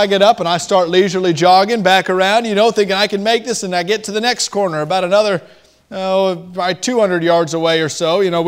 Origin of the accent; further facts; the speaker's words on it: Florida, United States; because I am from Florida and it was cold outside.